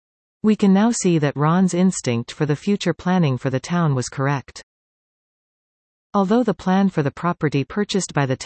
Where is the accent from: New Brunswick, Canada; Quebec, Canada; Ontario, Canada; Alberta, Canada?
Ontario, Canada; Fonthill; We reminisced about life growing up in Fonthill and our common appreciation for our village life. One couldn't ask for a better place to grow up.